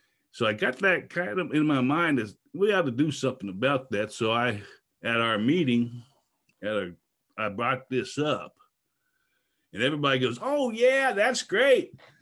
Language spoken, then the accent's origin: English; Russellville, Arkansas, United States; I'm from Russellville, Arkansas.